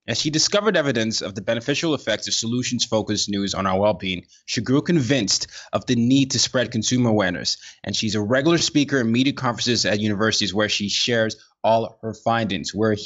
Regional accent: Nigeria; So I'm a Nigerian and I grew up in different parts of the world.

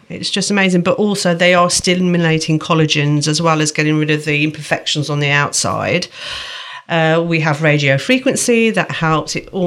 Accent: Midlands, United Kingdom; accent: Midlands; God, my Midlands accent really came in there.

